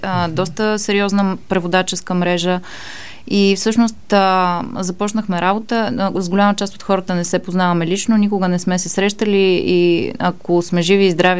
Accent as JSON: {"language": "Bulgarian", "town": "Ruse", "region": "Ruse Province", "country": "Bulgaria", "tie": "born or raised there", "said": "Израснала съм в Русенската болница и в нейната реанимация."}